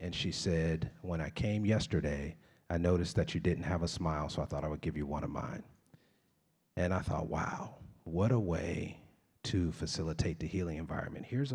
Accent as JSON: {"language": "English", "town": "Los Angeles", "region": "California", "country": "United States", "tie": "born or raised there", "said": "I'm the youngest of three, dirty-faced kid from the ghetto, born and raised in Los Angeles."}